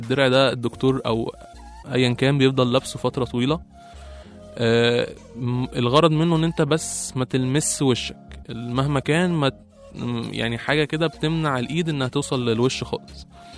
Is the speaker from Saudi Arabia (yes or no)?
no; Egypt; الدرونز عندنا في مصر مش منتشره